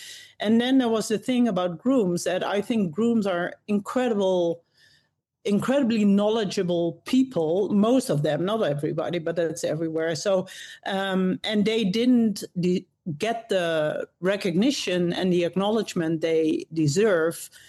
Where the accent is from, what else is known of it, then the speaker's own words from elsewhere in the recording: Hattem, Gelderland, Netherlands; now in Traverse City, United States; A little town called Hattem. It's one of the most beautiful towns in the Netherlands, but it's in the north, like close to Zwolle. It's in a rural area with a lot of horses.